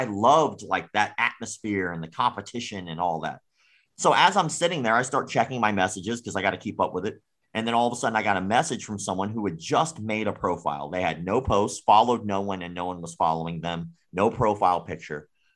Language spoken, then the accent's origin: English; United States; But I'm from America, and I know how easy it would have been for me to get a gun there.